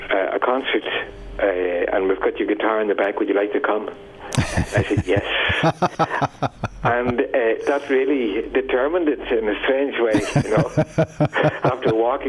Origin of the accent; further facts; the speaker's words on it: Ireland; I suppose a young lad growing up in Ireland at the time